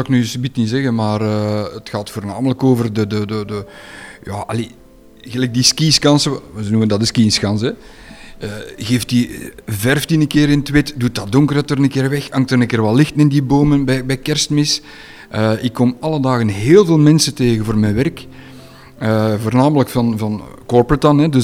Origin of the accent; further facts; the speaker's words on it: Wetteren, Flanders, Belgium; En als ik dan zeg Wetteren, dan kijken ze zo een keer van, ja, daar kun jij natuurlijk niet aan doen, hè.